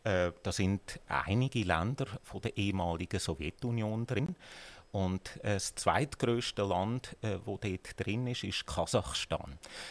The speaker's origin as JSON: {"language": "German", "country": "Switzerland", "said": "Sie und ich reden ja auch Deutsch. Und unsere staatsbürgerliche Identität ist nicht die von Deutschland, sondern wir sind Schweizer. Wir sind stolz darauf, Schweizer zu sein."}